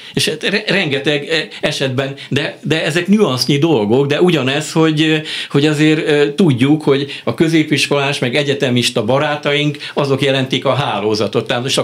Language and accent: Hungarian; Eastern Hungary, Hungary; én egy kelet-magyarországi faluban nőttem föl, ahol láttam idegeneket, a tirpákok, a cigányok, hallottam erről meg arról, és az, hogy én magyar vagyok, az egy dolog.